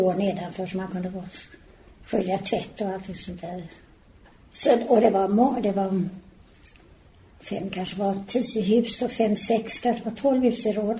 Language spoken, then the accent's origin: Swedish; Partille, Västra Götaland County, Sweden; Så jag har varit med där ända från början.